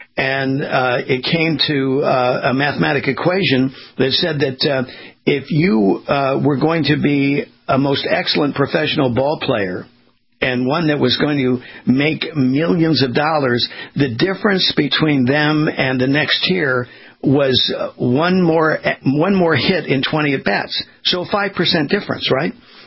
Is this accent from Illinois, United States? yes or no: no; California, United States; I remind people, I grew up in Southern California along the beach, and what I learned from the lifeguards was that when somebody was drowning